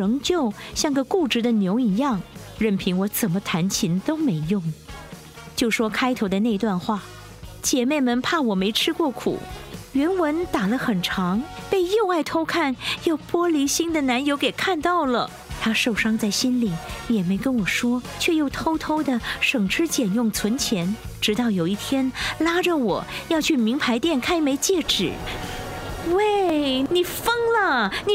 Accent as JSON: {"language": "Chinese", "town": "Tianmu", "region": "Taipei", "country": "Taiwan", "tie": "born or raised there", "said": "我是土生土长的天母人"}